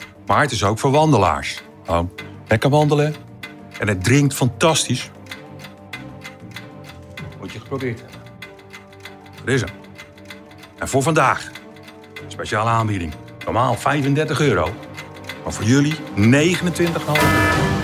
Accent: Amersfoort, Utrecht, Netherlands; Ik kom uit Amersfoort.

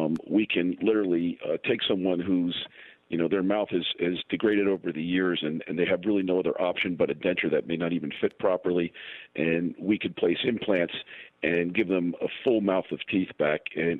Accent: Somerville, New Jersey, United States; I work in Morristown, but I was born right in Somerville, and I've been a Jersey guy my whole life.

